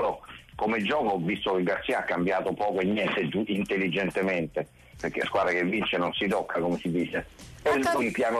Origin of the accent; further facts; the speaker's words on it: Rome, Lazio, Italy; io qui a Roma, sono di Roma, qui a Roma vi ho fatto molto bene